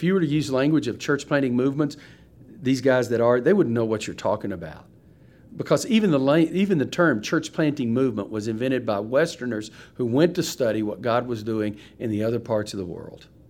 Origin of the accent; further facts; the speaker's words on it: Keller, Texas, United States; I'm from Keller, Texas, which is one of the suburbs in the DFW Metroplex.